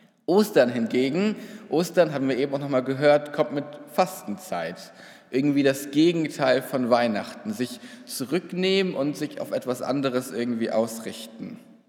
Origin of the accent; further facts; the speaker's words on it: Rhineland, Germany; Ich komme aus dem Rheinland, aus der Christusgemeinde Siegburg